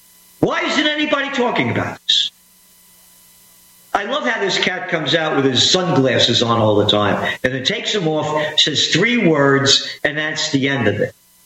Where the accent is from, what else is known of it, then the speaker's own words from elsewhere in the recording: United States; I'm an American.